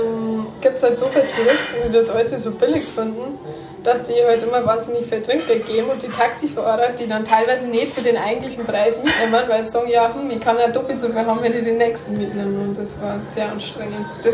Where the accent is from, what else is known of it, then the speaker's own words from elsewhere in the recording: Morocco; German is a second language; Weil als Marokkaner ein Visum für Europa zu kriegen, muss man sich schon halber auf den Kopf stellen.